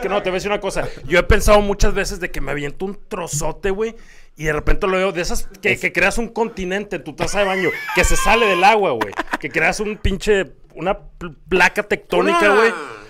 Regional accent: California, United States; Yo soy de California.

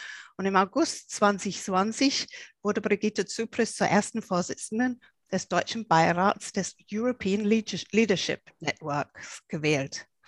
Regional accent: England, United Kingdom; German is a second language; ich bin ja Engländerin

